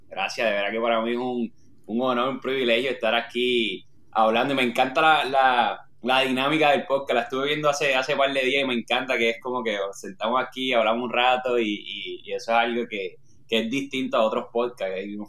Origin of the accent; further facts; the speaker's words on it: Orocovis, Puerto Rico; also born or lived in Manatí; yo nací en Manatí, pero me crié, yo soy de Orocovi. Y todo empezó allá arriba en Orocovi.